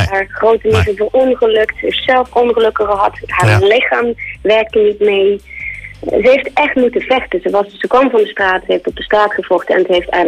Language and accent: Dutch; Limburg, Netherlands; Dat is een beetje hetzelfde als het Limburgs dialect, vind ik altijd. Ik ben een Limburgse.